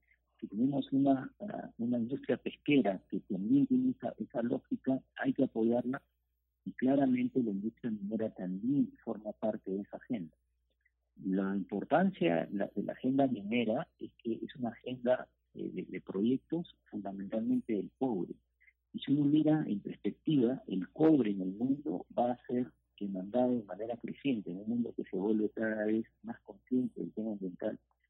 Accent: Peru; Pero al día de hoy estamos enfrentando un problema y como peruanos tenemos que solucionarlo.

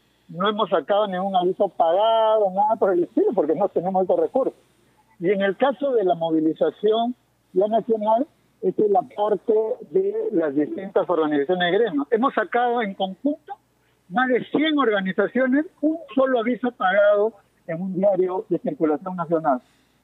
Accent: Peru; cumpliendo un deber como peruanos y peruanas.

